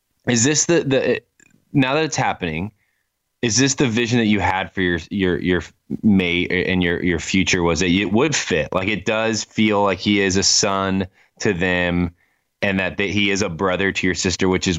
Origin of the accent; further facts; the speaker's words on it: Winona Lake, Indiana, United States; now in Denver, United States; But the 4th of July in Indiana, or especially on the lake here in Winona Lake, has a lot more tradition than any other holiday.